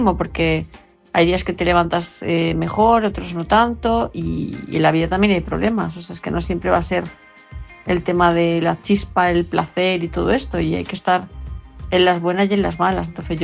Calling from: Palma de Mallorca, Balearic Islands, Spain; de Palma de Mallorca

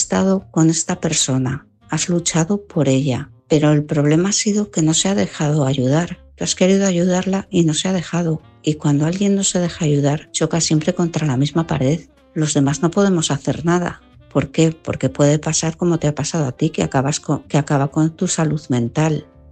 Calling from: Valladolid, Castile and León, Spain; de Valladolid.

